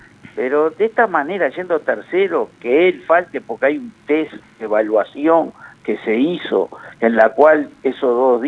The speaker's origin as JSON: {"language": "Spanish", "country": "Uruguay", "said": "Eso somos los uruguayos, somos así."}